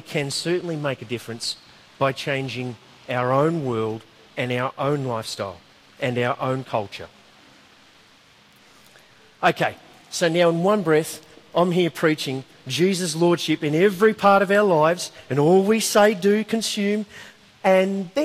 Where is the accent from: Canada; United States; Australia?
Australia; And I'm an Aussie